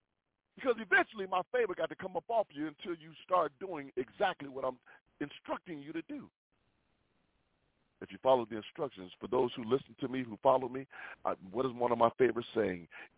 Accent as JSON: {"language": "English", "town": "Chicago", "region": "Illinois", "country": "United States", "said": "For those who don't know me, man, I'm from Chicago. I was in the gangs, glory be to God, selling drugs."}